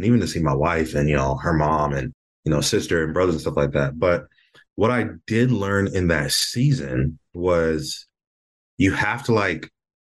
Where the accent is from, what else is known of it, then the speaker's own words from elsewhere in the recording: Michigan, United States; I grew up in Michigan. I grew up in the snow. 20 years. I did 20 years in Michigan.